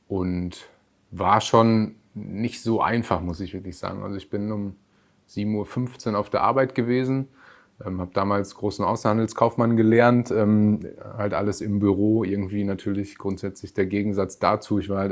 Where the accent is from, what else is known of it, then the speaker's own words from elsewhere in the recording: Münster, North Rhine-Westphalia, Germany; ich bin quasi in Gievenbeck groß geworden, habe bis zu meinem Wechsel zu Schalke auch da gelebt halt, meine ersten 17 Lebensjahre verbracht.